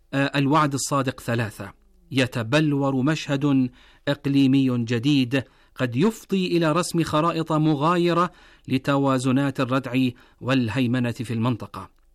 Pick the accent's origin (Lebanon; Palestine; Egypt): Palestine; now in Iran; أنا فلسطيني، ضيف هذه الأرض العزيزة التي أعيش فيها منذ سنوات،